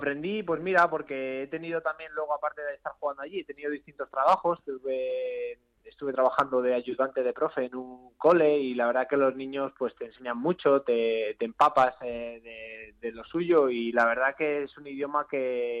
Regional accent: El Álamo, Community of Madrid, Spain; also born or lived in Ciudad Real; Yo soy español, madrileño, bueno, soy manchego también, que nací en Ciudad Real, pero bueno, me considero madrileño, llevo toda la vida viviendo en el Álamo y no, yo soy español y de aquí de Madrid.

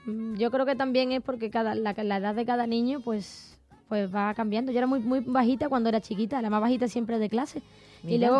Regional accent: Andalusia, Spain; accent: Gaditano; now in Madrid, Spain; El acento de mi tierra andaluza, de los gaditanos, es maravilloso.

